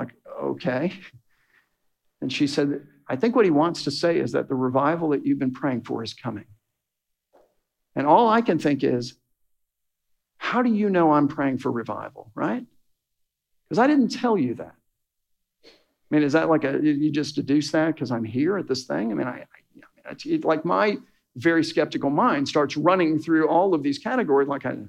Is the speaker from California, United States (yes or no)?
no; Fort Lauderdale, Florida, United States; Well, we're from Fort Lauderdale and da, da, da, da, da.